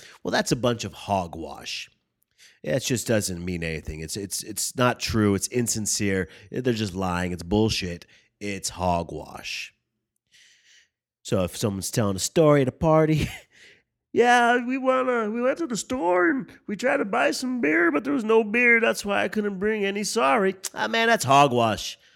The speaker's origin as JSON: {"language": "English", "region": "California", "country": "United States", "said": "But I'm from California, so we don't use it too much."}